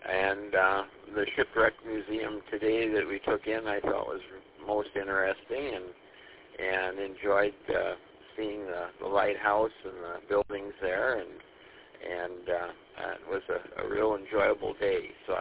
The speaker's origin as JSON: {"language": "English", "town": "Monroe", "country": "United States", "tie": "born or raised there", "said": "I chose this one because it's from my hometown of Monroe. Our Monroe repeater is on this frequency."}